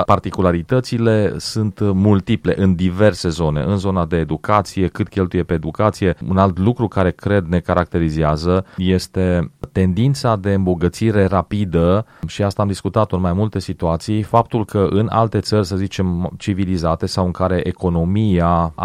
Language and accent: Romanian; Romania; noi ca și români